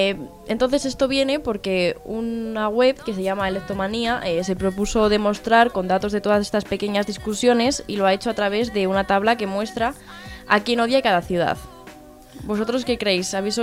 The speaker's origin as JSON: {"language": "Spanish", "town": "Valladolid", "region": "Castile and León", "country": "Spain", "said": "Pues creo que soy la única pucelana aquí"}